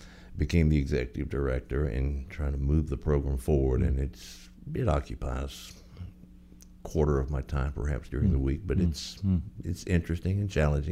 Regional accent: Charlotte, North Carolina, United States; now in Tallahassee, United States; Well, my hometown is Charlotte, North Carolina.

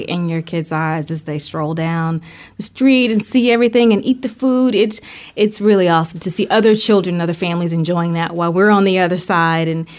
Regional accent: Milton, Florida, United States; now in Tallahassee, United States; I am not. I am from Milton, Florida, which is right outside of Pensacola.

